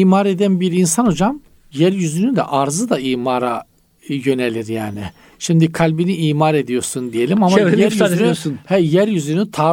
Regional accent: Black Sea Region, Turkey; Çok bizim Karadeniz'de darlanmak denir hocam.

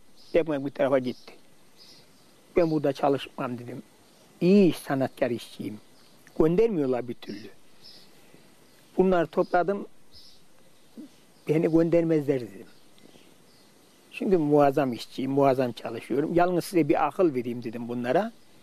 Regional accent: Emiler, Kayseri, Turkey; 73 yaşında. Kayseri'nin Ekiyet nahiyesi Emiler köyünden.

